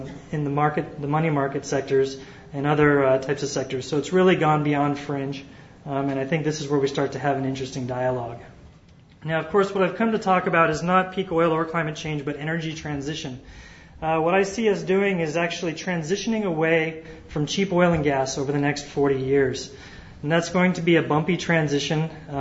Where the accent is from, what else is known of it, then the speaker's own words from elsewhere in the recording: Alaska, United States; I'm from Alaska. We're all for global warming.